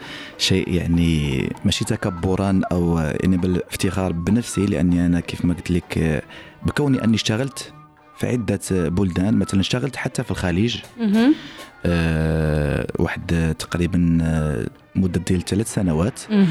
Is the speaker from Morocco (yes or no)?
yes; Morocco; قلت له أنا مغربي.